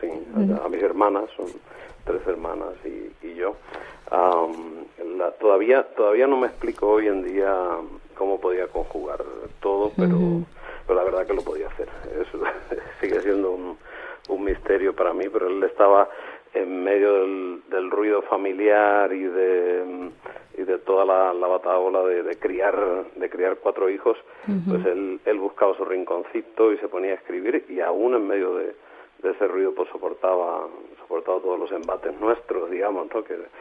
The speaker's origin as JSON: {"language": "Spanish", "country": "Cuba", "moved": "yes", "said": "Salimos también de Cuba, y hay que recordar que, bueno, que una familia inmigrante al salir del país"}